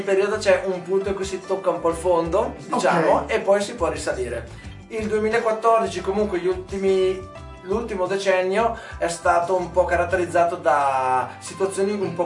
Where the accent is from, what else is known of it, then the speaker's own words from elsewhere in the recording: Martinengo, Lombardy, Italy; Il medioevo mi fa pensare un po' al mio paese d'origine